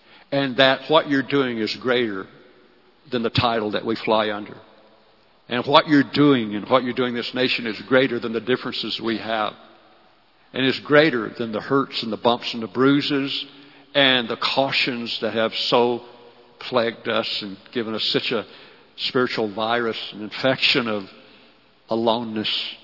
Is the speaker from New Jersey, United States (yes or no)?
no; Arkansas, United States; also born or lived in Los Angeles; I'm from Arkansas originally, so the humidity is rough. You know, I was living in L.A. at the time.